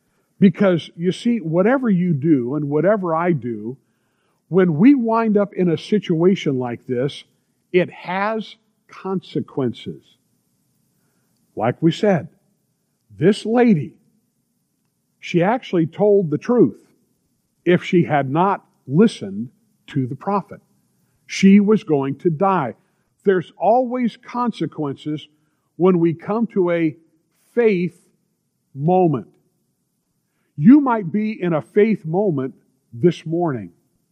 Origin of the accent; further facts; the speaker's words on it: California, United States; listen, we're from California. I'm a pastor.